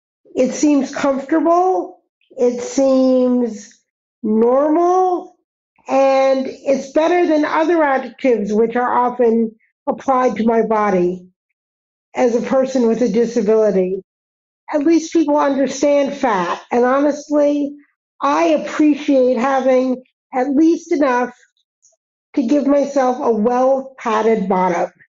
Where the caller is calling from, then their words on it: Massachusetts, United States; I'm calling in from Massachusetts